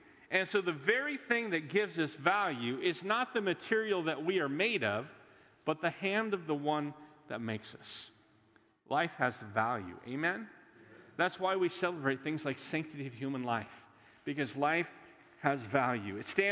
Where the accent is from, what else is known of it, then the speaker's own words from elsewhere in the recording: Sweet Home, Oregon, United States; born there; I was born in Sweet Home, Oregon. Okay, if that says anything. Sweet Home, right?